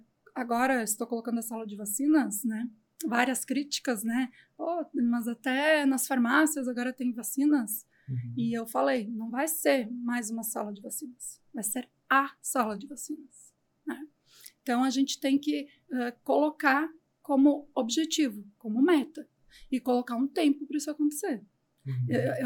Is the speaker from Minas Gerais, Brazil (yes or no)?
no; Venâncio Aires, Rio Grande do Sul, Brazil; eu sou natural do Rio Grande do Sul, Venâncio Aires.